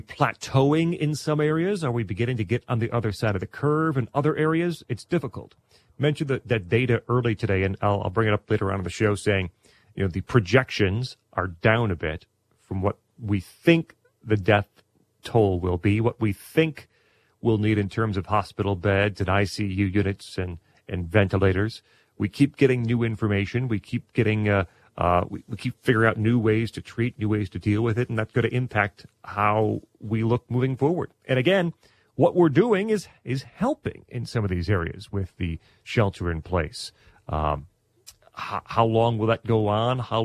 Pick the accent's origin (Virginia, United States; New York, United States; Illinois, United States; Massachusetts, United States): Illinois, United States; Chicago; Even in Chicago, where I keep an eye on because I'm from the Chicago area originally, still a family there.